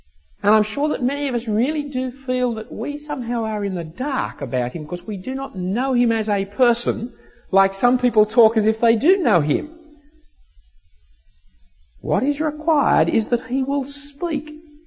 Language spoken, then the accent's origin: English; Australia; I'm sorry. I'm an Australian.